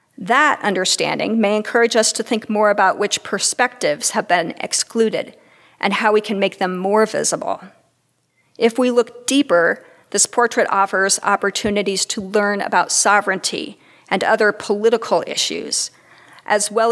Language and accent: English; Nebraska, United States; born there; You see, I was born in Nebraska, and once a Husker, always a Husker.